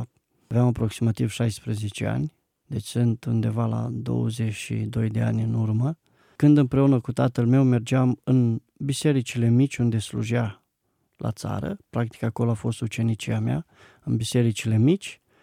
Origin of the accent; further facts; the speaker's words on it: Dorohoi, Botoșani County, Romania; born there; M-am născut în Dorohoi, județul Botoșani, într-o familie de penticostali.